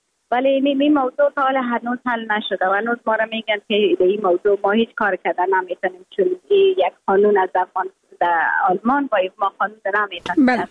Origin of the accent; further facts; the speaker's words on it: Afghanistan; یگانه چیزی که من از افغانستانم روی خود وعده کرده بودم، برآمده بودم، به می وعده برآمده بودم که من دوباره از خود یک چیز ساخته پس میایم افغانستان.